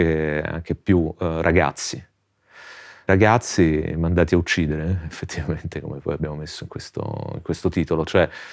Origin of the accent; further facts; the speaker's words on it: Rome, Lazio, Italy; essendo nato e cresciuto a Roma ricordavo alcuni episodi